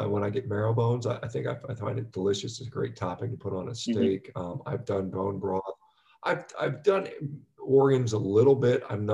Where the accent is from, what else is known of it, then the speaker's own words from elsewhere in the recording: Texas, United States; I've been a big fan of beef, as an American, beef is, and as a Texan, beef is a big thing.